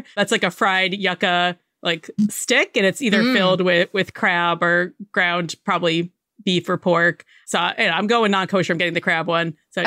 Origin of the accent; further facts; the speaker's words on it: Connecticut, United States; So I grew up in Connecticut, but we spent a lot of time in New York City.